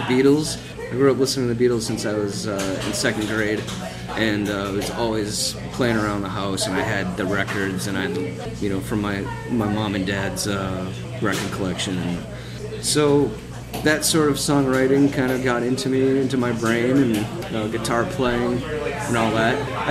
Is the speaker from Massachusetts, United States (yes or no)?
yes; Massachusetts, United States; So I grew up mostly in New England and mostly in Massachusetts.